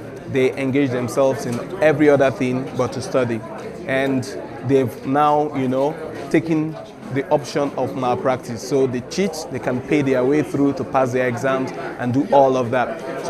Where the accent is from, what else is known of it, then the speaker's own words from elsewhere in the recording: Niger Delta, Nigeria; English is a second language; I'm a Nigerian. I'm from the Niger Delta part of this country.